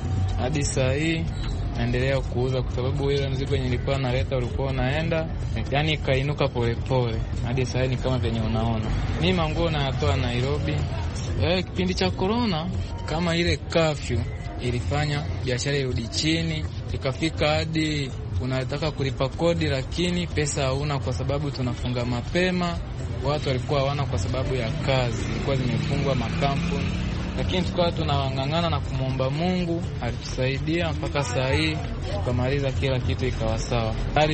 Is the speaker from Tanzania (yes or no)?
yes; Tanzania; now in Kenya; Mimi ni Mtanzania, niko Kenya nafanya biashara ya kuuza manguo.